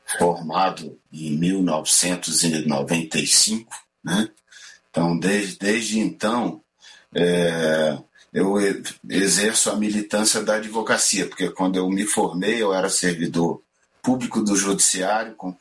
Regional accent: Brasília, Federal District, Brazil; also born or lived in Rio de Janeiro; a minha base é Brasília. Sou carioca de nascimento, mas vim para Brasília quando ainda era menino, né? Meu pai veio ser juiz em Brasília e eu acabei vindo com ele, era criança ainda. E aí nunca mais deixamos Brasília

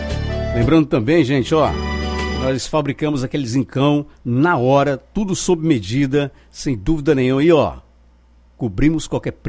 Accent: Teodoro Sampaio, Brazil; Eita, nós, eu sou de Teodoro e Sampaio.

